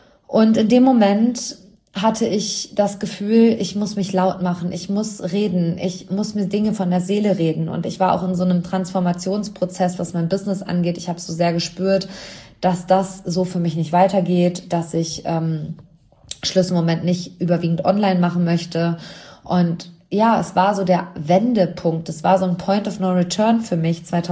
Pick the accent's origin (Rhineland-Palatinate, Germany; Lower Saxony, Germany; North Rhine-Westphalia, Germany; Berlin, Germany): North Rhine-Westphalia, Germany; Hamm; im Cineplex hier in meiner Heimatstadt in Hamm